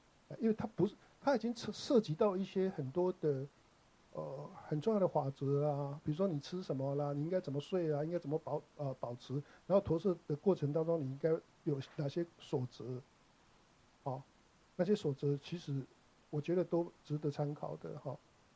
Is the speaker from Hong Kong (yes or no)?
no; Taiwan; accent: Taiwanese Mandarin; 像我的国语就是没有办法啊，我就台湾国语啊